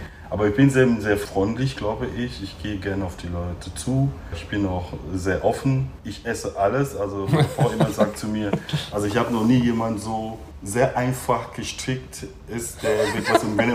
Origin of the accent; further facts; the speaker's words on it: Cameroon; now in Germany; Ich komme ursprünglich aus Kamerun und ich lebe schon in Deutschland seit mittlerweile 97.